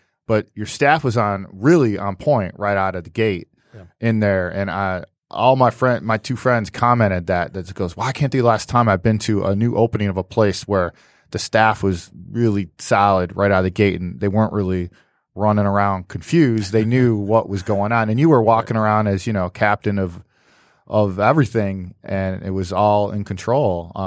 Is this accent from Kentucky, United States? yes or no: no; Utica, Michigan, United States; And by the way, I was born and raised in Utica. I don't know if you knew that.